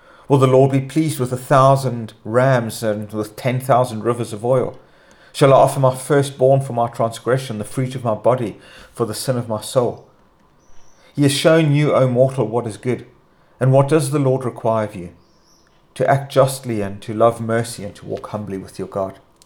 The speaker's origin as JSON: {"language": "English", "country": "South Africa", "tie": "born or raised there", "lives_now": "Northern Ireland, United Kingdom", "said": "Growing up in South Africa, I would have seen the same thing"}